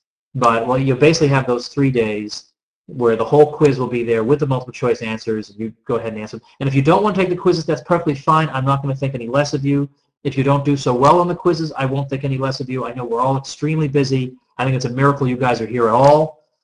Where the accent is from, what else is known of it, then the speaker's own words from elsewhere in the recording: New England, United States; it's not just because I'm from New England